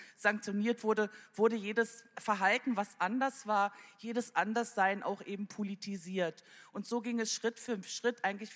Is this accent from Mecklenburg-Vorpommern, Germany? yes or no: yes; Mecklenburg-Vorpommern, Germany; born there; Ich bin, wie schon gesagt wurde, die SED-Opferbeauftragte des Deutschen Bundestages. Ich bin 1962 auf der Insel Rügen geboren.